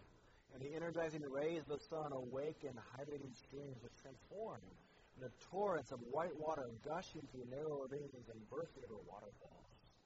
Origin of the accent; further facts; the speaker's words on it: Colorado, United States; I will admit that I've had to adjust my spirit living in the South. Growing up in Colorado, we had much more sunshine.